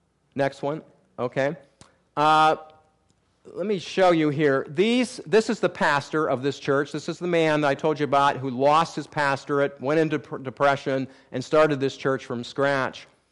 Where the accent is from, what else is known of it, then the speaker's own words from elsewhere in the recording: United States; It's because I'm an American. They revere Americans.